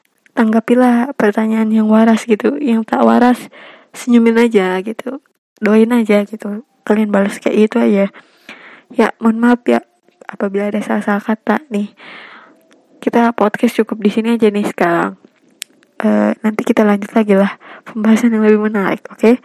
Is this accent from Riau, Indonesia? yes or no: no; North Sumatra, Indonesia; accent: Medan; kenapa logatku jadi Medan, ya macam tuh lah gitu